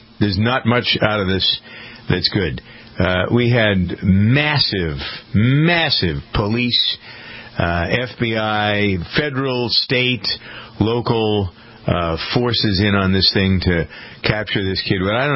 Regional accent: Boston, Massachusetts, United States; because I'm a Bostonian, I live outside of Boston

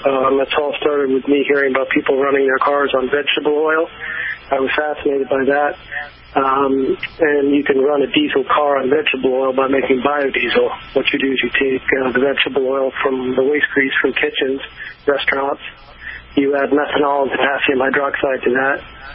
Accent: Connecticut, United States; I was born in Connecticut to a thrifty Yankee family. In the suburban town, we had a coal stove and chickens

